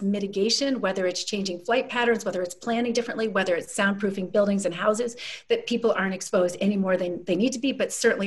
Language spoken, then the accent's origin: English; Afghanistan; I grew up actually in Afghanistan hearing the F-16s leave and go bombing in the countryside in Afghanistan every morning.